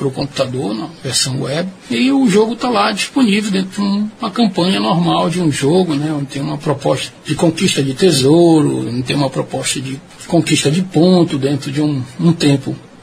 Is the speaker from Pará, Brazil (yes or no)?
yes; Pará, Brazil; E nós, como paraenses